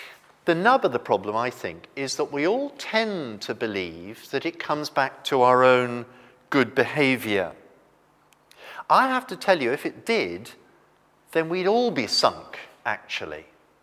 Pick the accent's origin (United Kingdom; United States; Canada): United Kingdom; And being British, we tend to assume that that's the best way to be, sort of humble and modest.